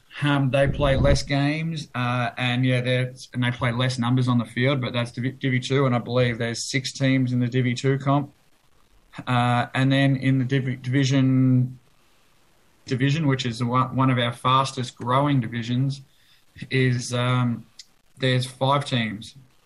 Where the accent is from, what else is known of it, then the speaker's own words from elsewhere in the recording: Melbourne, Victoria, Australia; now in Canada; I'm from Melbourne. I grew up playing at Yarraville in the Western Regional League in the last couple of years before coming to Canada.